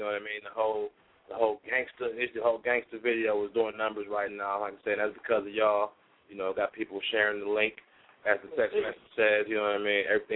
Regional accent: New York, United States; I'm from Rockin', New York. I'm from Rockin' right over the Tappan Zee Bridge, 20 minutes

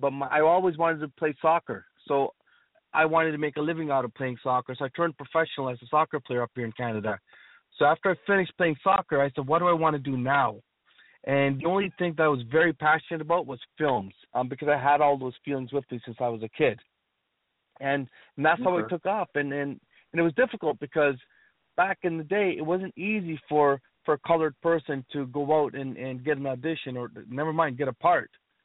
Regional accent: Punjab, India; born there; I was born in India, the mystical place that everybody talks about, but in northern part, in Punjab, where all the Sikhs are, where we're considered the warriors of the country.

